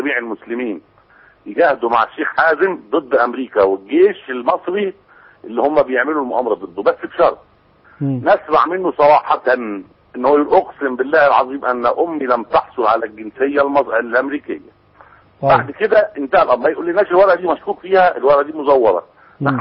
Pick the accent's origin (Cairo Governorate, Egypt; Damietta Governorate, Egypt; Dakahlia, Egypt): Cairo Governorate, Egypt; Cairo; لا انا من القاهرة